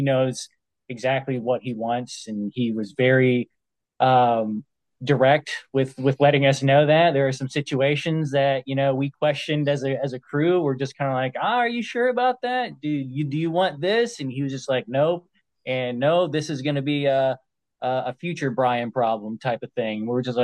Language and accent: English; Virginia, United States; we're dirty Flatlanders from Hampton Roads.